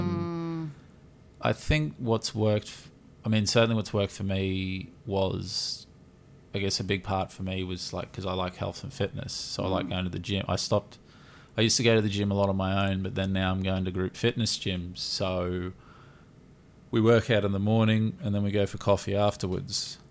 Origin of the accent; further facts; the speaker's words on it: Australia; Maybe that just speaks for being Australian.